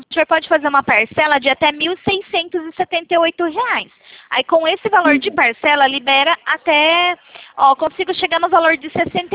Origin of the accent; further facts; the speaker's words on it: São Paulo, Brazil; eu falo da central, sou de São Paulo.